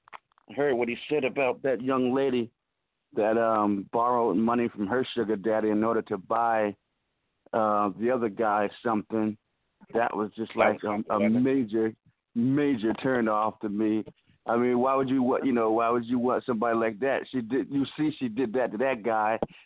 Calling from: Atlanta, Georgia, United States; I'm calling from Atlanta, Georgia.

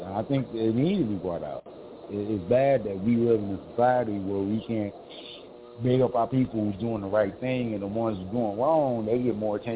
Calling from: Mesa, Arizona, United States; I'm calling from sunny Mesa, Arizona.

